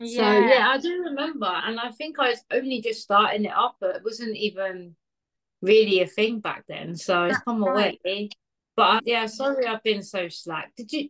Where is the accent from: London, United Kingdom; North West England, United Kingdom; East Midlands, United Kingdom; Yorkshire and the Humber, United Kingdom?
London, United Kingdom; I'm from West London, Notting Hill.